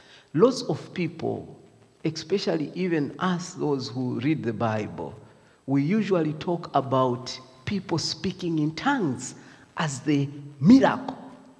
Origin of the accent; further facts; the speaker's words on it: Zambia; English is a second language; now in Dundee, United Kingdom; I said, "No, I'm from Zambia."